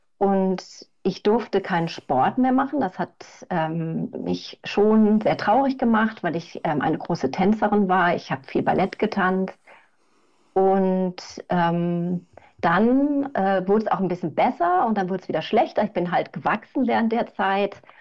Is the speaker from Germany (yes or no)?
yes; Bonn, North Rhine-Westphalia, Germany; ich komme aus Bonn. Ich wohne jetzt auch in Bonn. Ich habe auch an vielen anderen Orten auf der ganzen Welt auch gewohnt.